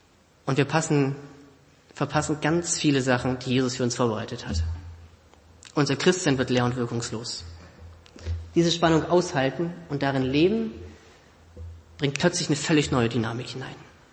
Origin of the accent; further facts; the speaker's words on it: Germany; Für uns als Deutsche, wir kennen das.